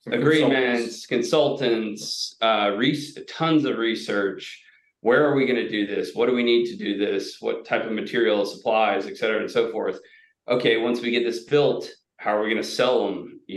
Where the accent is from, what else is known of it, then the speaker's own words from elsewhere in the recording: Plant City, Florida, United States; Where I grew up in Plant City, which is about another 30 minutes further west, is the strawberry capital of the world.